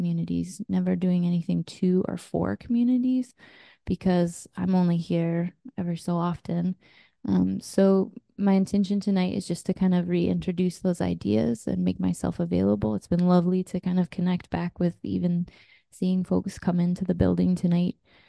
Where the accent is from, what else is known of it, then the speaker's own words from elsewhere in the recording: Juneau, Alaska, United States; I was born and raised over in Juneau and have been practicing nursing in Alaska, but came back for 13 years now.